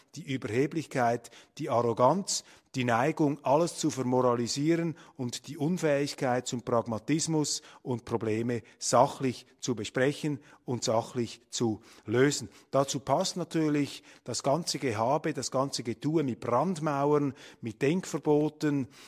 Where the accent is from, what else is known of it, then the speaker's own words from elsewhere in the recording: Switzerland; Als Schweizer maße ich mir da keine Urteile an.